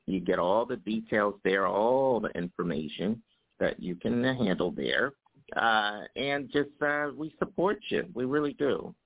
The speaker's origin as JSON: {"language": "English", "town": "New York City", "region": "New York", "country": "United States", "tie": "born or raised there", "said": "New York City, my hometown here, where I live."}